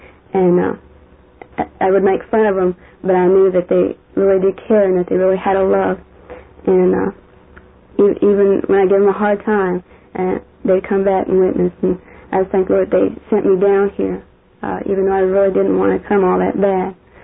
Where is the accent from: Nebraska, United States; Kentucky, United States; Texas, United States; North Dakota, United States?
Nebraska, United States; Omaha; I'm from Omaha, Nebraska.